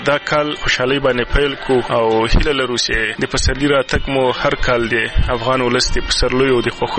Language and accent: Pashto; Kandahar, Afghanistan; موږ له کندهار څخه راغلي یو تقریبا 15 کسان یو.